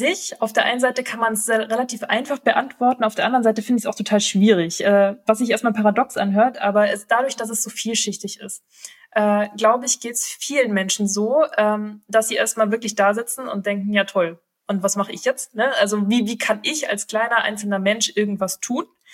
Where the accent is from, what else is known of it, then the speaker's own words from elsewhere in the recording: Baden-Württemberg, Germany; ich komme auch aus dem Schwabenländle, ich kenne das.